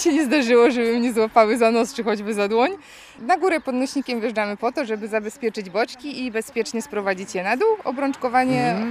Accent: Tricity, Pomeranian Voivodeship, Poland; Nie, jesteśmy tutaj z Trójmiasta

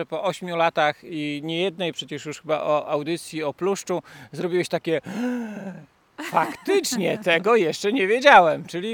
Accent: Elbląg, Warmian-Masurian Voivodeship, Poland; Ja swoje pierwsze pluszcze obserwowałem w Elblągu, skąd pochodzę

